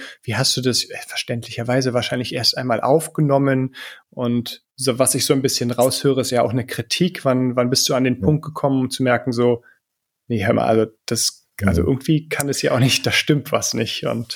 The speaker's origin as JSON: {"language": "German", "region": "Berlin", "country": "Germany", "said": "ich bin ja auch Berliner"}